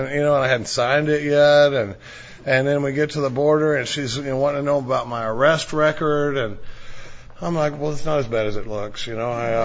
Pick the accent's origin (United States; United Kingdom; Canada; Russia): United States; Dallas, Texas; born or raised there